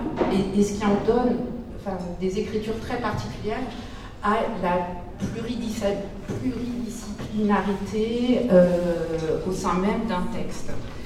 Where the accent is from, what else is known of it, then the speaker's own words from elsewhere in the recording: France; On est français, on se refait pas.